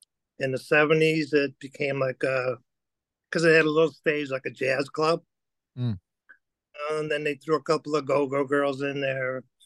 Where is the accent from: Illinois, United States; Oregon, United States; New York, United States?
Illinois, United States; Berwyn; where I grew up in Berwyn.